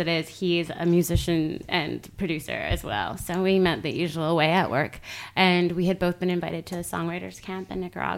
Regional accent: Canada; now in Los Angeles, United States; No, I was raised in Canada.

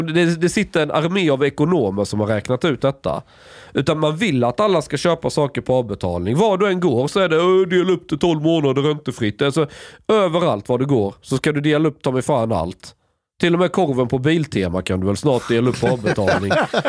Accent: Sweden; now in United States; jag förklarar att jag är från Sverige.

